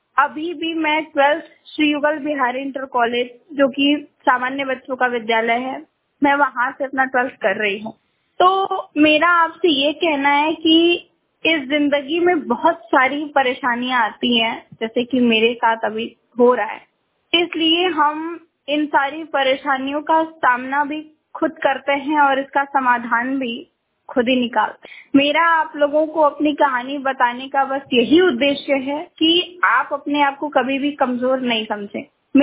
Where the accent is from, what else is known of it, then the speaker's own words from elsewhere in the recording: Varanasi, Uttar Pradesh, India; और मैं यूपी वाराणसी जिले की निवासी हूँ। मेरा जन्म वाराणसी जिले के जगापटी नामक ग्राम में 2001 8 सितंबर को हुआ था।